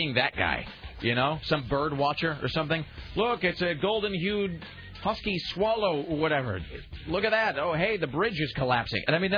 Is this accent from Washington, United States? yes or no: yes; Kennewick, Washington, United States; which spans the Columbia River, my hometown of Kennewick.